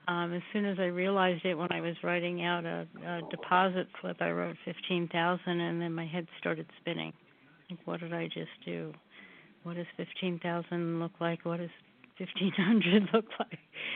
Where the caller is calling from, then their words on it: Oregon, United States; I'm calling from Oregon.